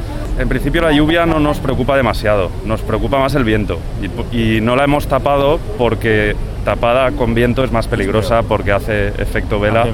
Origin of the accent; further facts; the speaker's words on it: Valencian Community, Spain; perquè jo sóc valencià i al final viatge per tot el món, faig projectes per tot el món, però poder fer alguna cosa així en ma casa pues és una autèntica passada.